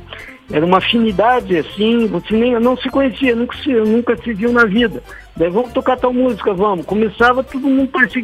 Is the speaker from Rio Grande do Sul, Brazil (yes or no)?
no; Castro, Paraná, Brazil; E eu sou de Castro.